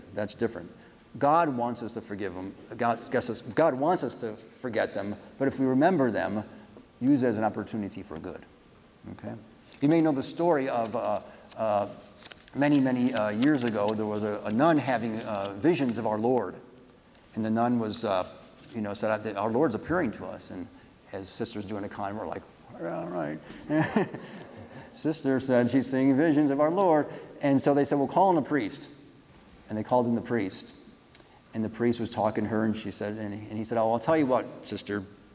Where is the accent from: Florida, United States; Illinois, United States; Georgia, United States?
Illinois, United States; Chicago; now in California, United States; If you can, we live in California. I grew up in Chicago. It's impossible in the middle of winter to take your baby out.